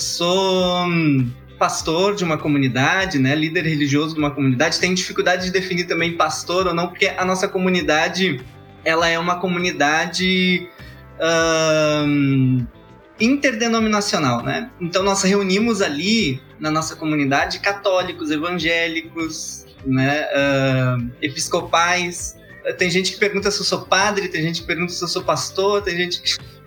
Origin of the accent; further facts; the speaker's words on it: Porto Alegre, Rio Grande do Sul, Brazil; sou da periferia de Porto Alegre, né? Tenho uma origem que me identifica muito mais com os mais pobres